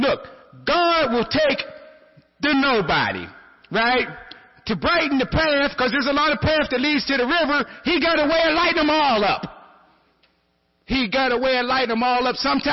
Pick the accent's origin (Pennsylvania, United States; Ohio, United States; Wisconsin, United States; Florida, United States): Pennsylvania, United States; I grew up in Homeward Brushton. Homeward Brushton's like any ghetto USA.